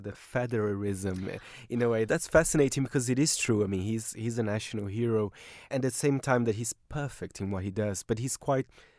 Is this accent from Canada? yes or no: no; Brazil; Oh, let's be honest, I'm from Brazil.